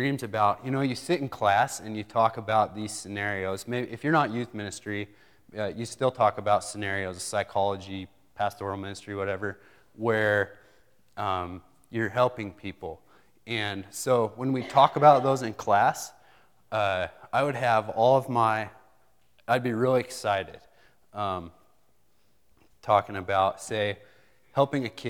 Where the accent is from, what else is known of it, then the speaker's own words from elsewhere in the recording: Rock Springs, Wyoming, United States; I grew up in Rock Springs, Wyoming, and I just graduated in May of 06.